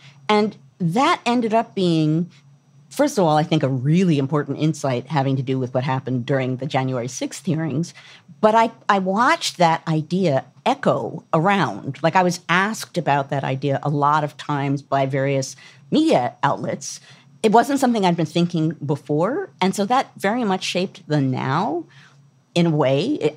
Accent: United States; And then as American women, we have a lot of feelings about it.

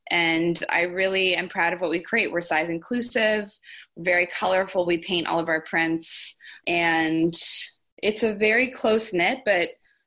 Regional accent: Toronto, Ontario, Canada; I grew up in Toronto

